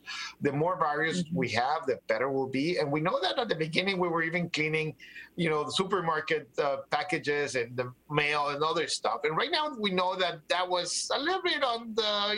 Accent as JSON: {"language": "English", "town": "Los Angeles", "region": "California", "country": "United States", "said": "I live and breathe LA. I'm from Los Angeles, and I can tell you for sure that, you know, we have something different."}